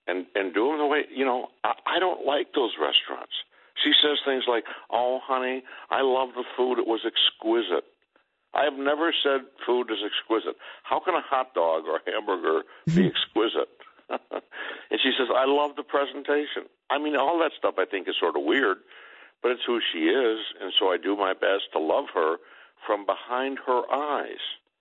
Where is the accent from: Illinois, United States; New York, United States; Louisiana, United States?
New York, United States; Buffalo; I grew up in Buffalo, poor, and I'm a one forker.